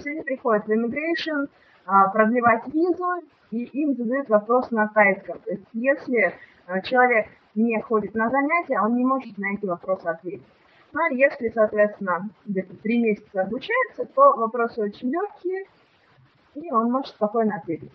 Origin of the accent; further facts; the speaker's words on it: Novosibirsk, Novosibirsk Oblast, Russia; born there; Дело в том, что я родилась в Новосибирске